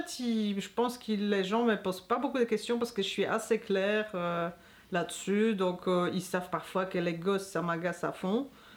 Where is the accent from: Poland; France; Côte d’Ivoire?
Poland; Moi, je suis polonaise